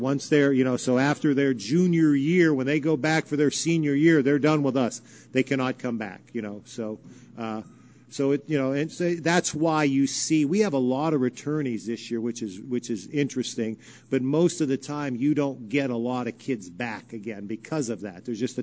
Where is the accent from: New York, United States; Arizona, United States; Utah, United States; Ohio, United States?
Ohio, United States; Youngstown; now in Lynn, United States; Well, I grew up in Youngstown, Ohio, and I mean that'll always be, you know, hometown.